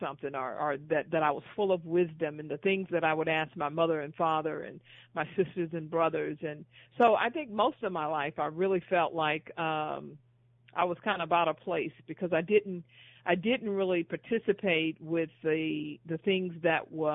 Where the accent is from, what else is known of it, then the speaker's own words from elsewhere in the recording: Houston, Texas, United States; I grew up in Houston, Texas.